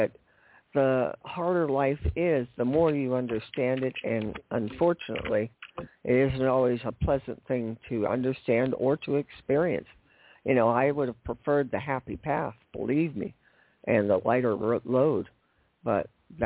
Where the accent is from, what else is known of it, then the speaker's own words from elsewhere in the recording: Los Angeles, California, United States; I grew up in Los Angeles, so I was there in 64 to see … I saw them 3 times they came to L.A.